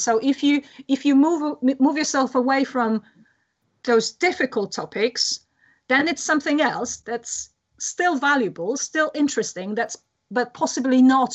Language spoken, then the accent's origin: English; Poland; So I'm from Poland.